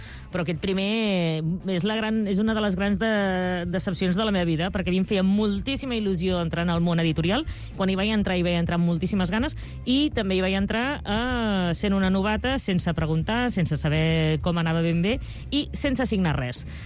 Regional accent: Reus, Catalonia, Spain; jo sóc de Reus i sempre reivindico Reus

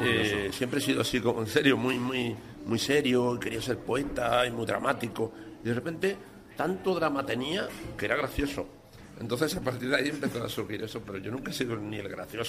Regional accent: Morocco; Yo soy gallego, ¿no? Bueno, no soy gallego, soy marroquí.

